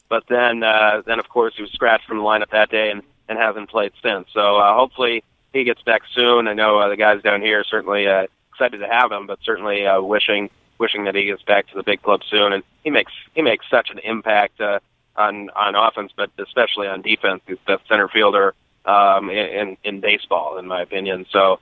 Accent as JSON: {"language": "English", "town": "Minnetonka", "region": "Minnesota", "country": "United States", "said": "Yeah, well, I'm from Minnetonka."}